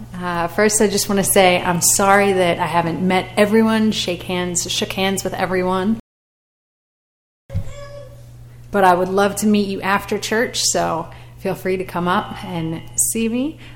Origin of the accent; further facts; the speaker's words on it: Philadelphia, Pennsylvania, United States; now in Silver Spring, United States; I am from Philadelphia. I was born and raised there.